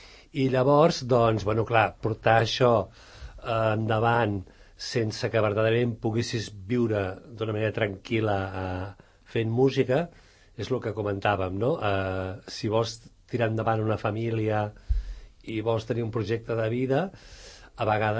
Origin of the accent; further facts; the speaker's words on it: Badalona, Catalonia, Spain; now in Terrassa, Spain; Jo sóc nascut a Badalona i és on he viscut més temps de la meva vida